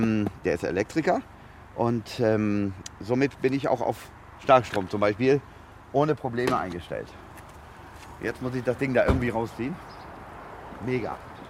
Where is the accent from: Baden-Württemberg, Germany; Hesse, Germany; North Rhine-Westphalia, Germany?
North Rhine-Westphalia, Germany; Würselen; Okay, also ich bin aufgewachsen im Kreis Aachen. Das ist in Würselen, genauso hieß meine Stadt